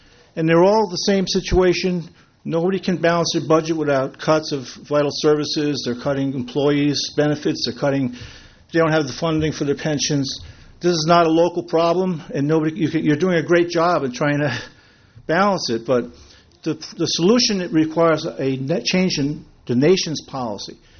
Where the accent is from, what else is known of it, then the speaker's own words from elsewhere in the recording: Wilmington, United States; I'm from Wilmington.